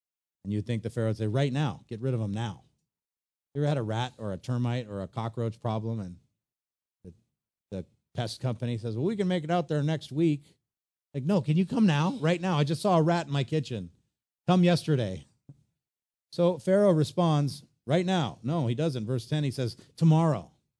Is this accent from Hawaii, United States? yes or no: yes; Hawaii, United States; as a kid growing up on the North Shore, we used to play with the frogs that had been squished by the tires driving down Kainui Road.